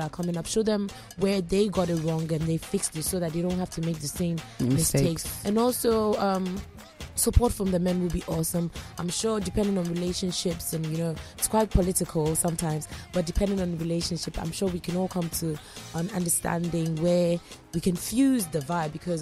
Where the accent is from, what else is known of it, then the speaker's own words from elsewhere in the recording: Ghana; We are very, very talented as Ghanaian musicians.